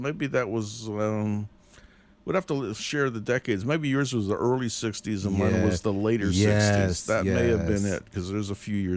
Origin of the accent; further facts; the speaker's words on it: San Francisco, California, United States; I grew up in San Francisco, but for some reason I've always known a lot of Jewish people